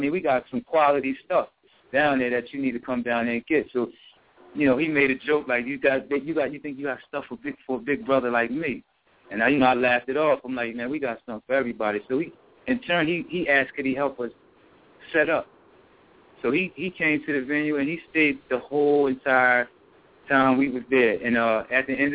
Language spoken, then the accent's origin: English; Chester, United States; And I'm from Chester, where we held the event at. I'm from that city